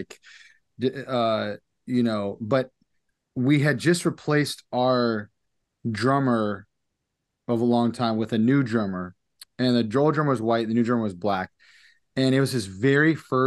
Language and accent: English; Seattle, Washington, United States; Yeah. So I'm from Seattle, Washington. Grew up outside of there.